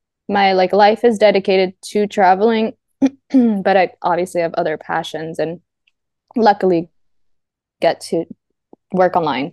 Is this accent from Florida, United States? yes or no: yes; Miami, Florida, United States; now in Italy; I'm from Miami, Florida in the United States. And right now I'm living in Italy with my husband. I just moved here